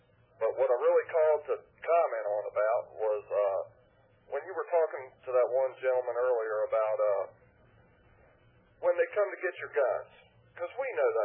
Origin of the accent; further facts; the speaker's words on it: Kentucky, United States; I'm from Northern Kentucky.